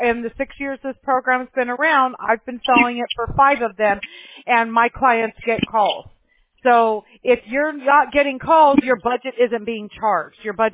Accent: Apple Valley, California, United States; I grew up in Apple Valley, and days like this were really hot up there.

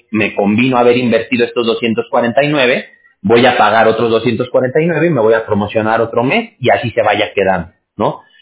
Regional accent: Mexico; y como decimos allá en México, de donde yo soy

